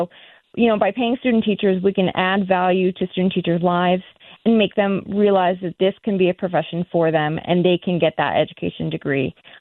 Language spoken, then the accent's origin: English; Connecticut, United States; I know many people from my own high school. I grew up in Connecticut.